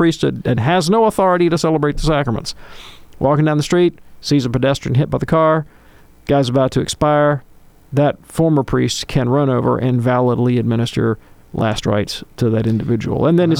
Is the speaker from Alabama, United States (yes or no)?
yes; Birmingham, Alabama, United States; I'm 55 years old. I was born in Birmingham, Alabama. You know, I've been here, went to grad school elsewhere, but most of my life, there has never been a white Christmas in Birmingham.